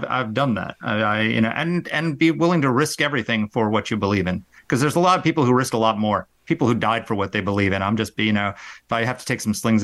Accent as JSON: {"language": "English", "town": "New York City", "region": "New York", "country": "United States", "tie": "born or raised there", "said": "I grew up in New York City, literally as a teenager, because back then the drinking age was 18."}